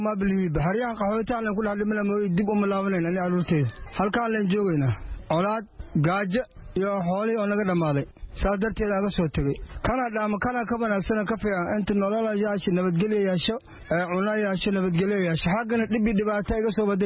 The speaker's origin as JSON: {"language": "Somali", "town": "Dinsoor", "region": "Bay", "country": "Somalia", "moved": "yes", "lives_now": "Dadaab, Kenya", "said": "waxaan ka imaanay degmada Diinsoor"}